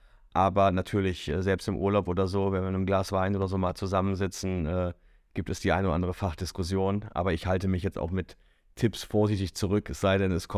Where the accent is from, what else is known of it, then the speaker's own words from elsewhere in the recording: Bonn, North Rhine-Westphalia, Germany; born there; Wir haben vorher in Bonn, in meiner Geburtsstadt, zusammen gewohnt